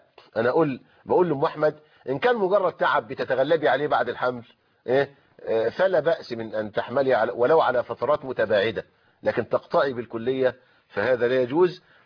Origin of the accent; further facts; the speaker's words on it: Egypt; أثاث البيت والمنزل اللي دخلوا به وتزوجوا به ده ملك للزوجة بناء على العرف السائد عندنا في مصر